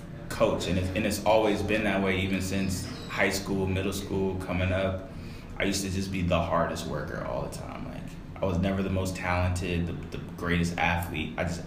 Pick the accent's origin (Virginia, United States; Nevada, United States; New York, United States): Nevada, United States; Las Vegas; I grew up in Vegas